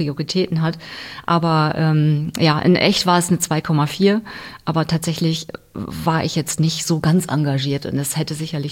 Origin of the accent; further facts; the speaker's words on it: Cloppenburg, Lower Saxony, Germany; ich komme aus Kloppenburg, hatte ich ja erwähnt, da gibt es eigentlich nur eine Farbe, da wird man quasi in eine schwarze Welt hineingeboren.